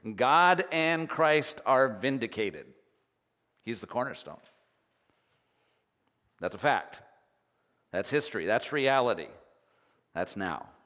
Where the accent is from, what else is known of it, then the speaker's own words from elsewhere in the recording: Canada; Okay, I'm Canadian and I'm French Canadian. You know, I have some French in there.